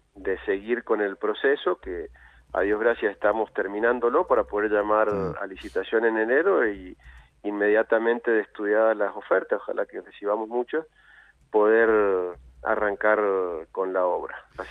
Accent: Mendoza, Argentina; como mendocino

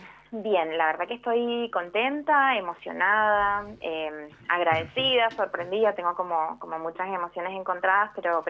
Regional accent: Mendoza, Argentina

